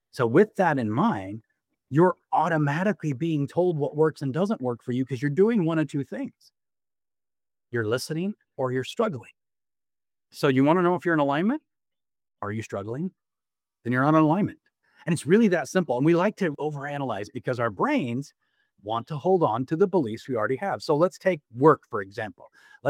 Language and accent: English; Texas, United States; But I remember we grew up in South Texas